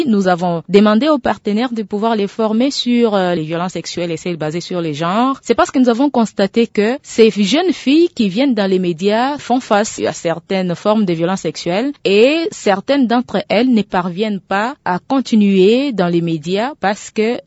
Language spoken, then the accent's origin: French; Kasaï-Central, DR Congo; Surtout ici chez nous au Kasaï Central, messieurs les journalistes.